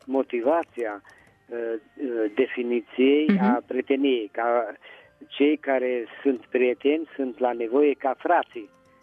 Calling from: Petroșani, Hunedoara County, Romania; din Petroșani.

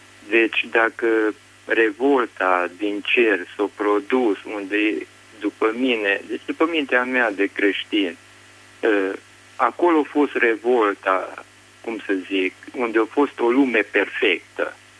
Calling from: Arad, Arad County, Romania; din Arad.

